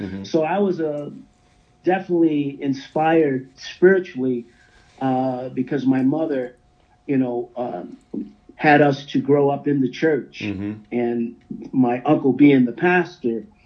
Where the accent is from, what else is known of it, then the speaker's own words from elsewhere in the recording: Keokuk, Iowa, United States; it's called Keokuk. And when I say that, people think that's another country. But that's one of the small little cities in Iowa